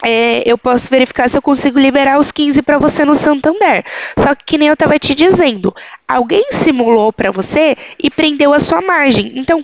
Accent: Limeira, São Paulo, Brazil; No caso, eu sou da cidade de Limeira

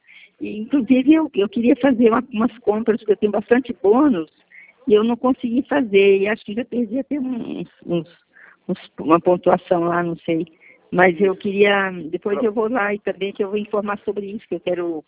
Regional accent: Paraná, Brazil; also born or lived in Santa Catarina; do Paraná e sou aqui de sou também de Santa Catarina, sou dos dois estados.

